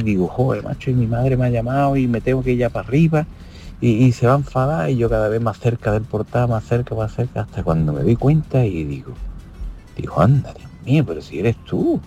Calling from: Málaga, Andalusia, Spain; de Málaga, que no lo he dicho

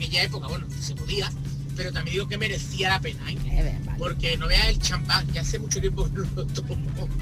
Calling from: Seville, Andalusia, Spain; de Sevilla. Ahora mismo en Bilbao.

